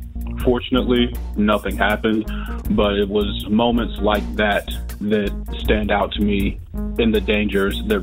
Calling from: Tampa, Florida, United States; I'm calling from Tampa, Florida.

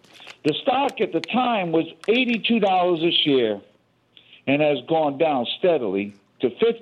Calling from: Georgia, United States; from Georgia, first-time caller.

